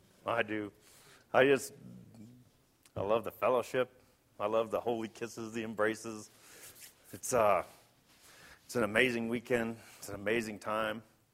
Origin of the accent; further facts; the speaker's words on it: Colorado, United States; I'm from Colorado, so I know we have a lot of chili here too.